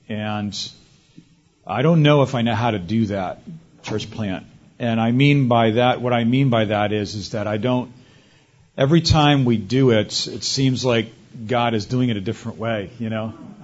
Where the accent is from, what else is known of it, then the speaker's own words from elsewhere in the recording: Boston, Massachusetts, United States; I have no history with Texas. I am not Texan. I never lived there. I was never there. I'm from Boston.